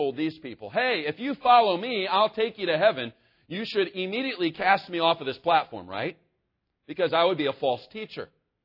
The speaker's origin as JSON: {"language": "English", "town": "Kansas City", "region": "Missouri", "country": "United States", "tie": "born or raised there", "said": "I was driving from South Carolina to my hometown in Kansas City, Missouri."}